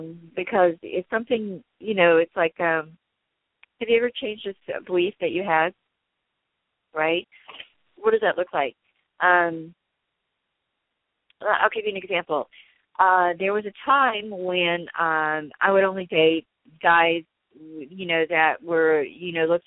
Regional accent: the South, United States; because I used to only date Southern guys because I'm from the South

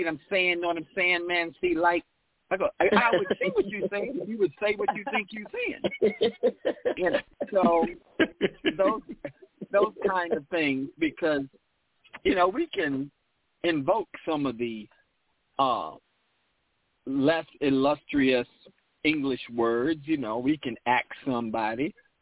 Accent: North Carolina, United States; I have an accent. I'm from North Carolina.

